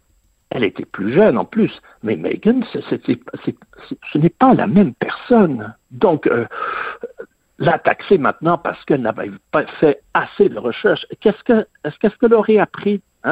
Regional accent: England, United Kingdom; moi, j'ai grandi en Angleterre, je connais

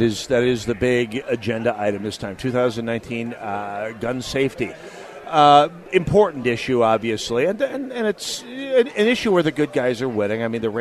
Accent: North Dakota, United States; At least when I was growing up in North Dakota, she'd already be out on the fully automatic.

